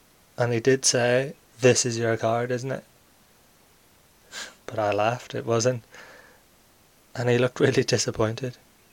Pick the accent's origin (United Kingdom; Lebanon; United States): United Kingdom; Northern Ireland; Eventually went along to the Mid-Ulster Magic Circle, which happened to be based in my hometown.